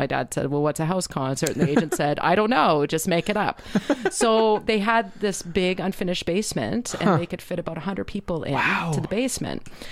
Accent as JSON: {"language": "English", "town": "Calgary", "region": "Alberta", "country": "Canada", "tie": "born or raised there", "said": "I grew up in Calgary."}